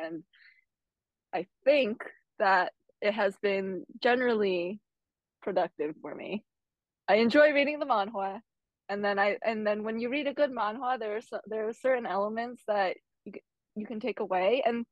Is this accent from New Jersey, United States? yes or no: yes; New Jersey, United States; I did not. I grew up in New Jersey, but it